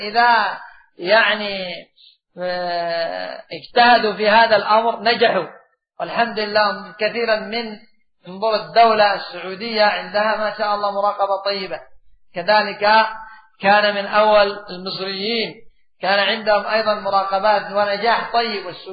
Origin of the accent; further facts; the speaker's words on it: Yemen; وحتى يقع عندنا في اليمن أيضا غش كثير